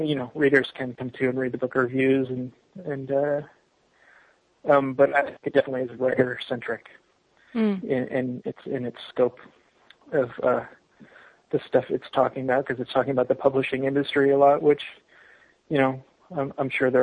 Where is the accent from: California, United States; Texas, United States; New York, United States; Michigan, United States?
California, United States; Los Angeles; I grew up in Los Angeles.